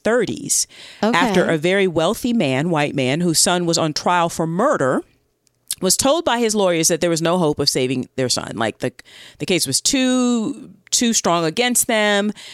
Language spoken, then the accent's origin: English; the South, United States; and I'm a Southerner, and soul food from the South is delicious